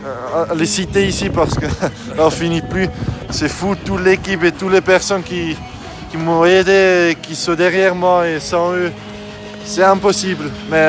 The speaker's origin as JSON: {"language": "French", "country": "Switzerland", "said": "Chez nous en Suisse, c'est le matin"}